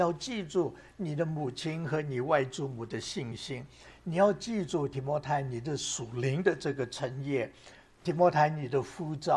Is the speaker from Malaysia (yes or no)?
no; China; 我就会想起我们中国人都很熟悉的，最近这2-3年很熟悉的不忘初心。